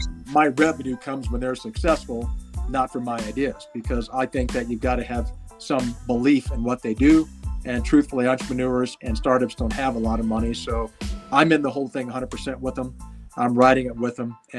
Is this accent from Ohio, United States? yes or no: no; Alaska, United States; because I grew up in Alaska and I spent time in the military.